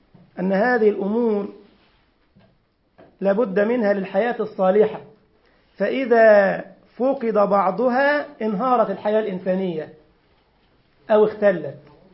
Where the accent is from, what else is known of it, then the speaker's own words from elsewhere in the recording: Egypt; احنا عندنا في مصر فرخة عادي